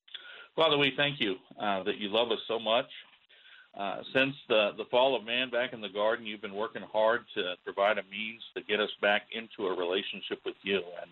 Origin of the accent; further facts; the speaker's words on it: Seattle, Washington, United States; also born or lived in Europe; and yet I'm from the coast. I grew up in Seattle and have worked around Europe and such